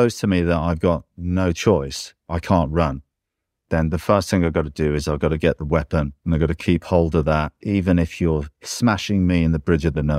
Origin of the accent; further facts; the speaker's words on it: England, United Kingdom; And I'm English, and I'm not used to guns